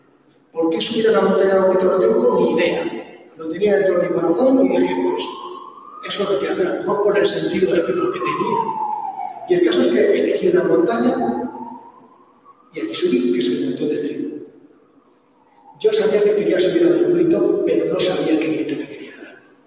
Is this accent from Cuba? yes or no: no; Collado Villalba, Community of Madrid, Spain; Recuerdo ir llorando por Collado Villalo, porque soy de Collado Villalo, y mientras paseaba vi la montaña otra vez.